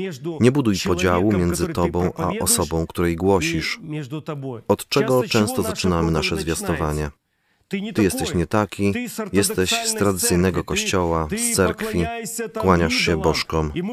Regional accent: Odesa, Odesa Oblast, Ukraine; Jestem z Odessy. Jestem Ukraińcem. Kocham swoje miasto, kocham swój kraj.

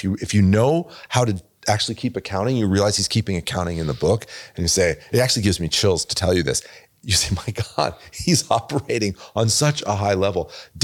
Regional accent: France; just understand that I grew up in France.

